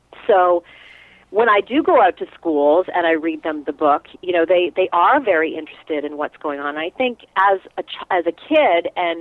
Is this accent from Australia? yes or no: no; Canada; growing up in Canada, we had many storms, ice storms, very cold temperatures, and I remember those as a kid.